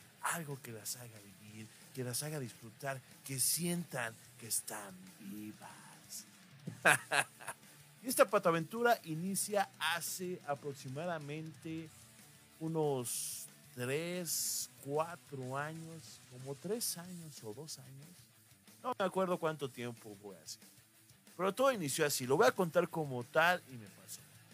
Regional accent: Mexico City, Mexico; mido 1.85, soy soltero y soy de la Ciudad de México.

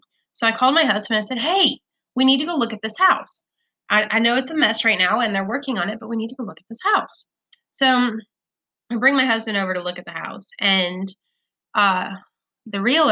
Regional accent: Nevada, United States; I remember growing up in Nevada, and we would spend a lot of time at my grandfather's place. Where we lived in Nevada, it was kind of the mountainous desert.

